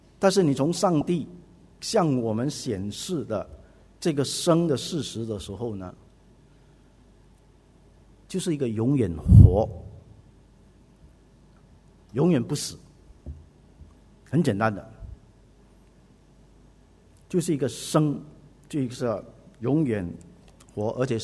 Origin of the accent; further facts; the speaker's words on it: Fujian, China; accent: Fujianese; 我们福建话说轻跳跳